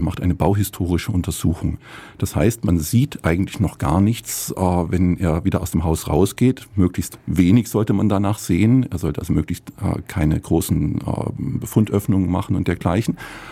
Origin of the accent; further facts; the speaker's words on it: Baden-Württemberg, Germany; also born or lived in Franconia; Ich bin aufgewachsen im Südwesten, im Südbaden. Gebürtig aus dem Fränkischen und dann ging es in der Jugendzeit so quer durch Süddeutschland.